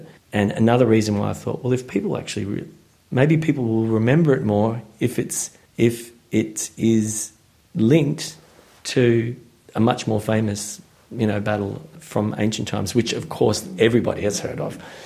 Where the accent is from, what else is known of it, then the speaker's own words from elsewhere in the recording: Melbourne, Victoria, Australia; I grew up in Melbourne. I had a lot of Greek-Australian friends growing up.